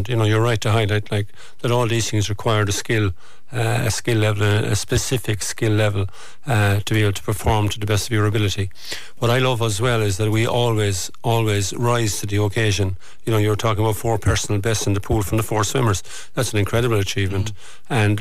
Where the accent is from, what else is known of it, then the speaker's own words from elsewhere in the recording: Tralee, Munster, Ireland; we're Irish, born, we're Tralee people at the Games